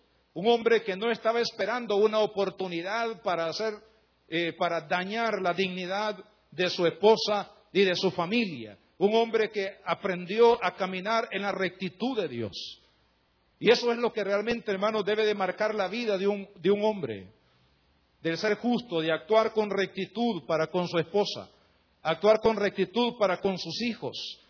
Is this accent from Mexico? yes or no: no; El Salvador; en nuestros términos aquí como salvadoreños